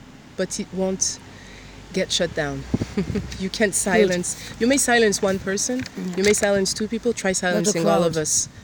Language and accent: English; Iran; because I grew up in Iran during the 90s